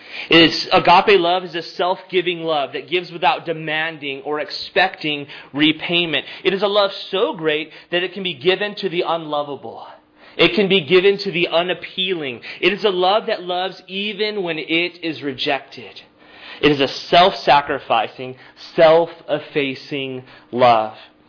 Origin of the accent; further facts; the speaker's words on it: Texas, United States; I spent my formative years growing up in South Texas listening to two stations, Hot Z95 and C101 Classic Rock.